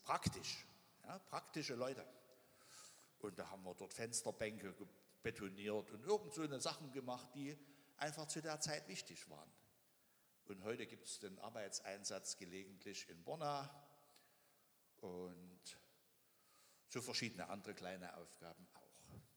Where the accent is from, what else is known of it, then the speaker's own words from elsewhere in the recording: Bonn, North Rhine-Westphalia, Germany; born there; Ich selber bin auch ein Bonner. Ich bin in Bonner geboren. Ich bin 52 hier getauft und bin dann erst als Mitte 20er